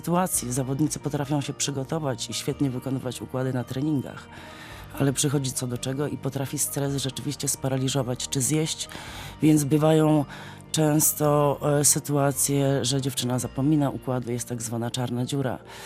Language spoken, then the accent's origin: Polish; Gdańsk, Pomeranian Voivodeship, Poland; Ja jestem urodzoną gdańszczanką, po prostu dziewczyną z nadmorza. Ja kocham to miasto po prostu pełnym sercem. Cieszę się, że urodziłam się w tym mieście